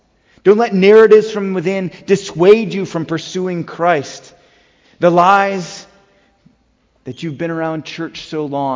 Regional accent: Wisconsin, United States; Many of you know that I grew up in Wisconsin

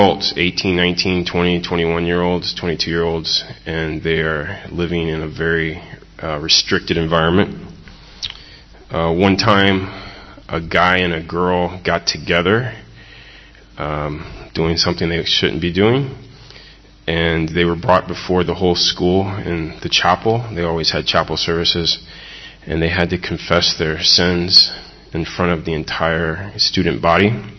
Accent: Florida, United States; I grew up in Florida. I was saved at the age of six, grew up in a little Baptist church

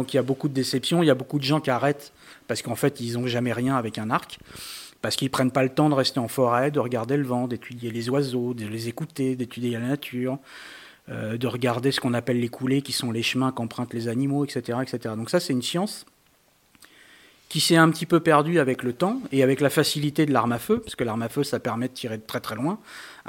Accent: France; Mais chez nous, en France, tout le monde se servait des arcs.

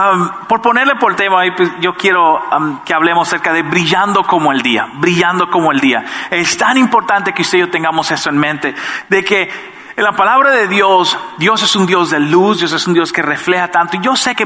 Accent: Dominican Republic; Yo ni sabía que esa cuestión se celebraba hasta después que era adolescente en mi país. Yo vengo de República Dominicana

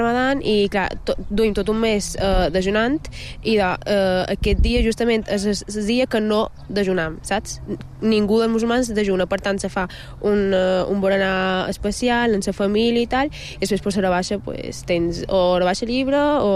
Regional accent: Morocco; perquè jo, per exemple, soc del Marroc i no duc cap taxita ni res, saps?

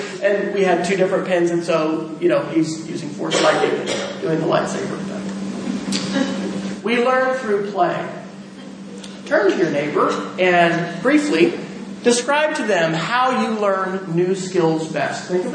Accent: Kansas, United States; A quick little story, growing up in Kansas and thinking about farming and how does this happen?

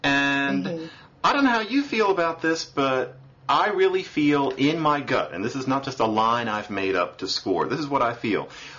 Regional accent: Philadelphia, Pennsylvania, United States; I'm from Philadelphia, and I happened to be there last weekend, happened to meet some people who knew some local things.

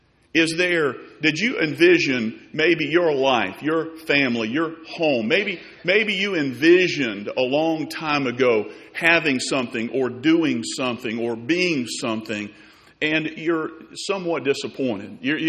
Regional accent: Tuscaloosa, Alabama, United States; And I made my way back to that house that I grew up in Tuscaloosa, Alabama.

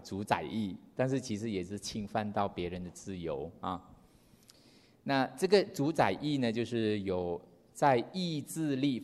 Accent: Malaysia; 因为我们是马来西亚人嘛

